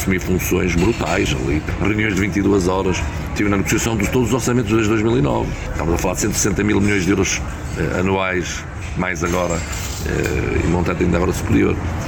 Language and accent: Portuguese; Moura, Alentejo, Portugal; Portanto, Moura é a minha terra, é a terra também onde hei de ficar. Tenho ali todas as minhas raízes